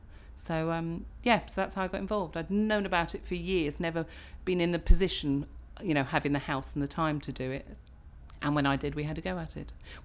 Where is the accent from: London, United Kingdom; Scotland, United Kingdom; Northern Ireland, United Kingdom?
Northern Ireland, United Kingdom; Coleraine; born there; also born or lived in Singapore / Cyprus / Germany; I was born in Coleraine in Northern Ireland. My parents are both from Belfast, but my dad was in the Air Force. So I didn't really grow up anywhere other than perhaps Singapore, Cyprus, Germany. I lived all over the world even before I joined the army.